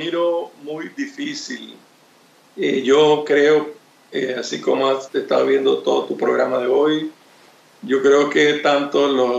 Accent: Nicaragua; Yo como nicaragüense, yo tengo la esperanza de que sí, pues tengo la esperanza de que nuestra patria cambie y mejore

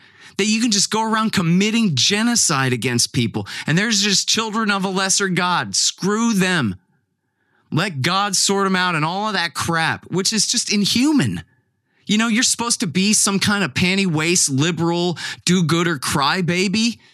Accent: Texas, United States; I want to say that I'm not just an American. I'm a Texan

